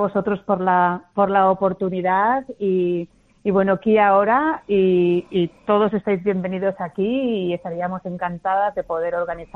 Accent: Zaragoza, Aragon, Spain; terminé la universidad, soy de Zaragoza, y fui a Inglaterra a estudiar inglés

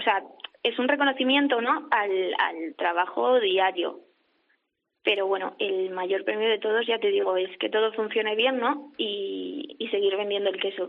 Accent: Cabrales, Asturias, Spain; yo por ejemplo, ya te digo, soy de Cabrales

